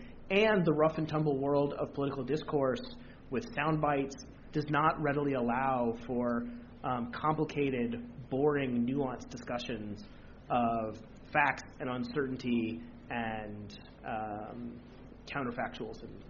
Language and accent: English; United States; As an American growing up under the First Amendment